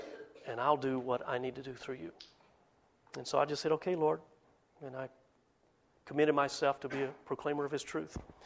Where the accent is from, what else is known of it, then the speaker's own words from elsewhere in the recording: Hogjaw Valley, Alabama, United States; also born or lived in Chattanooga, Tennessee; Yeah, I was born in Chattanooga. Grew up in a place called Hogjaw Valley, Alabama, which is across the river from Bridgeport, Alabama, which is across the river, Tennessee River, in that corner in the northeast.